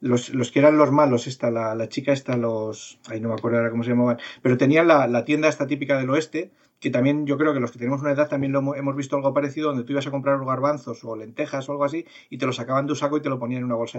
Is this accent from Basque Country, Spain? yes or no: no; Community of Madrid, Spain; also born or lived in Alicante; Yo vivo en Madrid, pero soy medio madrileño, medio alicantino